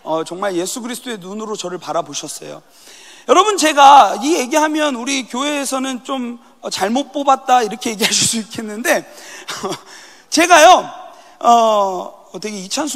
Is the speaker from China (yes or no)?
no; South Korea; 근데 한국에서요, 제가. 한국에서 자랐는데